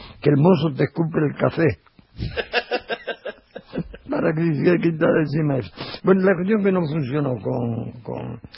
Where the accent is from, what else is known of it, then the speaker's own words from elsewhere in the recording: Buenos Aires, Argentina; Yo soy porteño, nada menos